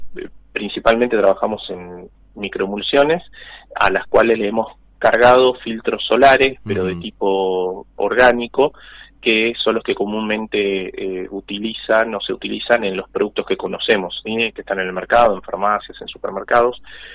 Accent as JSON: {"language": "Spanish", "town": "Bahía Blanca", "region": "Buenos Aires Province", "country": "Argentina", "said": "nosotros somos acá de Bahía Blanca"}